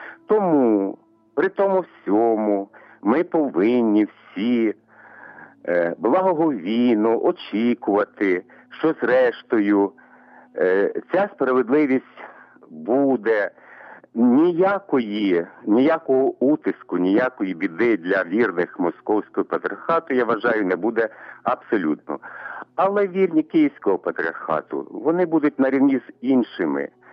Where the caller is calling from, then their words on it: Khmelnytskyi, Khmelnytskyi Oblast, Ukraine; Місто Хмельницький … Греко-католицька церква.